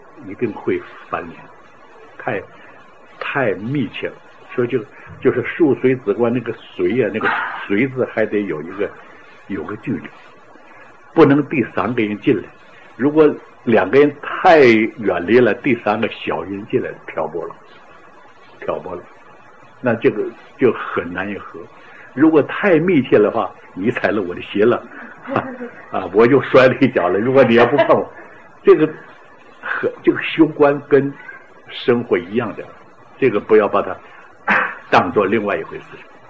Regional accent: Heilongjiang, China; 我是白山黑水的人呢，啊，你们知道吧，啊，长白山就长白山黑水嘛，就是黑龙江那边的

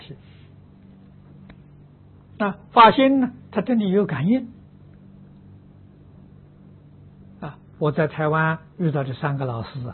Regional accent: Anhui, China; moved away; 我们家乡属于桐城派的地盘，所以农村里面都有私塾啊

